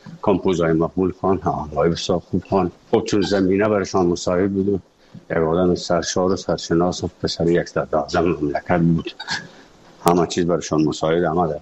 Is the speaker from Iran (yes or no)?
no; Afghanistan; also born or lived in Moscow; از افغانستان برآمدیم آمدیم سه مسکو